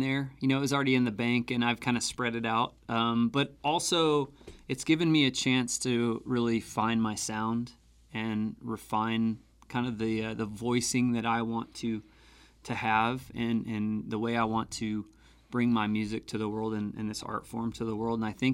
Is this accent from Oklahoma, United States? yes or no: yes; Oklahoma, United States; you know, I grew up in Oklahoma, and I spent a lot of time crossing the Red River, back and forth between Oklahoma and like the Dallas area